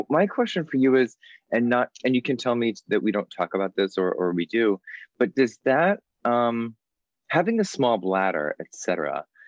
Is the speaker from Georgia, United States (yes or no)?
no; San Antonio, Texas, United States; I mean, our room is actually like I'm from San Antonio, Texas.